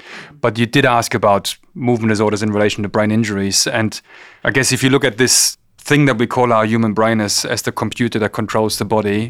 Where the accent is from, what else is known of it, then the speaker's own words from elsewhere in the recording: Germany; accent: German; English is a second language; moved away as an adult; now in Brisbane, Australia; As you might have realized from my accent, unless they fix it up, I'm German. But grew up in Germany and fell in love with a lovely Kiwi girl who tried to drag me to New Zealand via England. We kind of got stuck here.